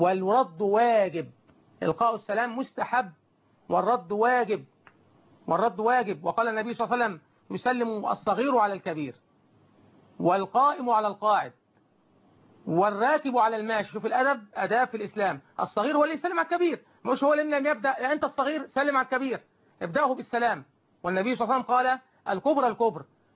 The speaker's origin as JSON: {"language": "Arabic", "country": "Egypt", "said": "اللهم اجعل بلدنا مصر بلد أمن وأمان وإسلام وإحسان"}